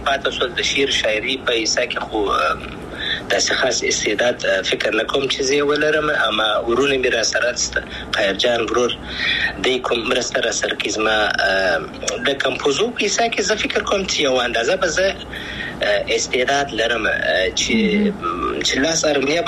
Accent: Afghanistan; افغانستان خو زما دی، زه افغان یم.

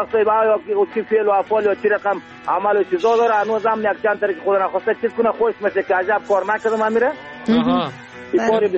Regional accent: Bamyan, Afghanistan; از ما مردم خود اطراف هستیم، در شار نیستیم، ولایت ما بامیان و لسوالی کامر سایی

